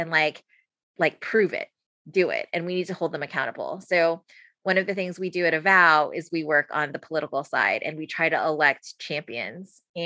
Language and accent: English; San Antonio, Texas, United States; I'm from San Antonio, so I like the Spurs kind of by default and community.